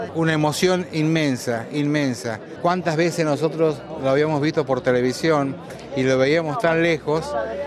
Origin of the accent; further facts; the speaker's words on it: Bandera, Santiago del Estero, Argentina; Nosotros somos de Argentina, de la provincia de Santiago del Estero. Un pueblito, Bandera, que se llama.